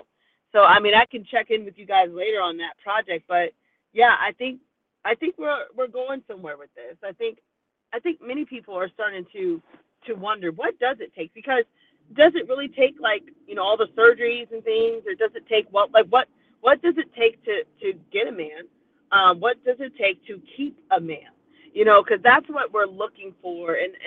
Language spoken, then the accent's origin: English; Sarasota, Florida, United States; now in Tampa, United States; I'm from Sarasota, Florida, but I'm based near Tampa, Florida.